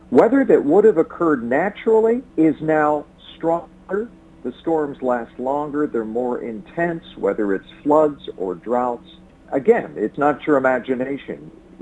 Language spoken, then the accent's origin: English; Pennsylvania, United States; now in Minnesota, United States; But I'm here in Minnesota, and I grew up in Pennsylvania, and my home growing up was hit by a flood, a massive flood, and that got me interested.